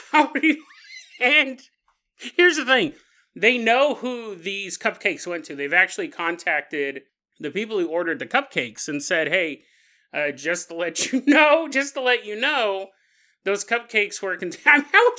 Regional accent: California, United States; I'm from California. I've been through some pretty big ones. I was in the big 88 quake.

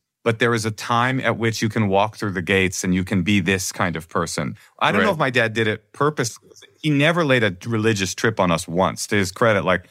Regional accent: Oakland, California, United States; And like the kids that I grew up with in Oakland, like none of it was fun.

